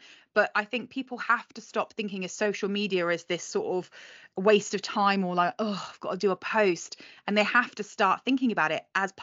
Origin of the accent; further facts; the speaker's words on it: United Kingdom; we're incredibly, as British people, we are incredibly guilty of feeling like we owe people something.